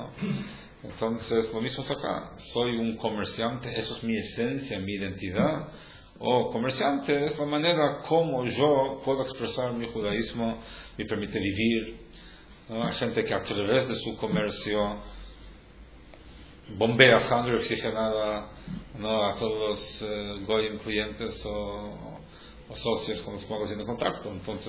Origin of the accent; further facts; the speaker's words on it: Uruguay; fui criado aquí. Soy un judío con características uruguayas, no soy uruguayo con características judías.